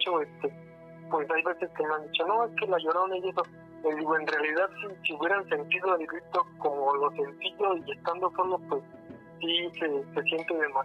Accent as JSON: {"language": "Spanish", "region": "State of Mexico", "country": "Mexico", "said": "pues allá de donde yo soy del Estado de México, allá de donde yo soy, pues acostumbran a hacerle fiestas a los pueblitos y todo eso."}